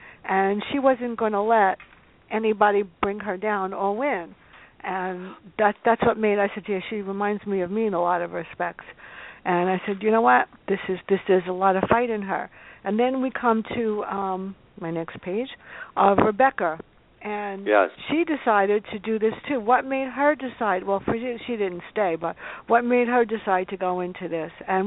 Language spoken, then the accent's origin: English; Bronx, New York, United States; First of all, I grew up in the South Bronx, so I identified